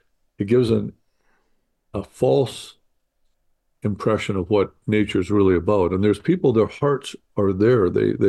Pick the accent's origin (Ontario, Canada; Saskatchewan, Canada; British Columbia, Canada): Saskatchewan, Canada; born there; I was born in Saskatchewan, Canada. You know, lived in a trailer park